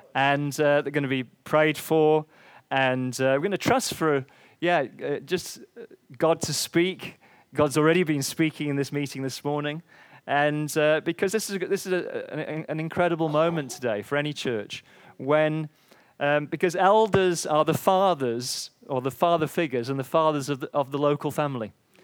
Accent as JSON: {"language": "English", "town": "Warrington", "region": "North West England", "country": "United Kingdom", "tie": "born or raised there", "also_born_or_lived": "South Africa", "moved": "yes", "lives_now": "Edinburgh, United Kingdom", "said": "I come from sunny Warrington down the road, born and bred in Warrington, and had a bit of a journey since then. In 20 years in South Africa, and now 15 years in Edinburgh."}